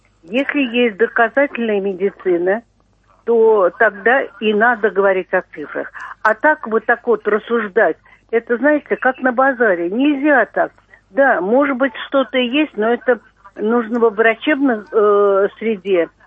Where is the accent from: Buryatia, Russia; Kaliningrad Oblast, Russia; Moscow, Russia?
Moscow, Russia; Я из Москвы. Я врач.